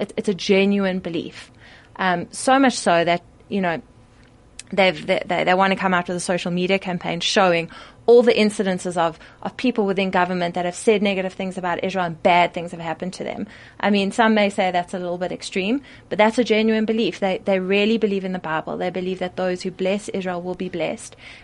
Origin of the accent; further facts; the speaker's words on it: South Africa; For me as a South African, I feel like, you know, Mandela Day and feeling so proud of being South African